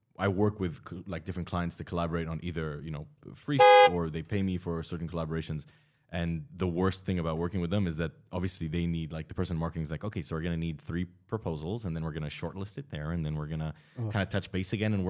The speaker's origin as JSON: {"language": "English", "country": "Lebanon", "said": "Yeah, but I'm from Lebanon."}